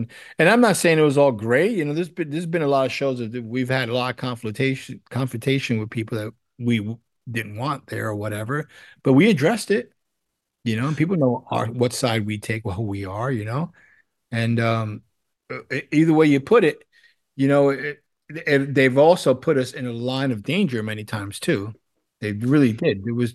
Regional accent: New York City, New York, United States; that I'm coming from New York City. Like, I mean, you don't think we ever seen gay people in our life?

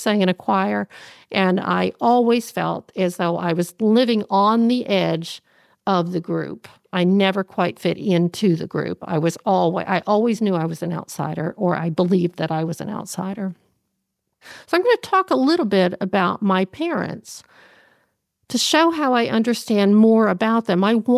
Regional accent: Lexington, Kentucky, United States; I'm from Kentucky. I'm from Lexington, Kentucky, born and raised.

